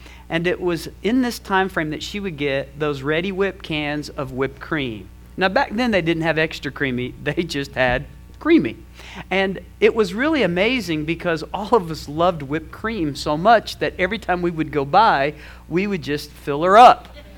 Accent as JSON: {"language": "English", "town": "Flora Vista", "region": "New Mexico", "country": "United States", "tie": "born or raised there", "said": "Growing up in Flora Vista, New Mexico, we had some traditions."}